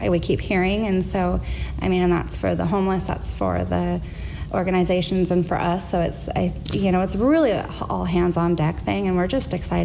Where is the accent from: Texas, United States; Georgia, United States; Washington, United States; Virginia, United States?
Washington, United States; Kelso; I was born and raised in Kelso. I was actually raised atheist, believe it or not.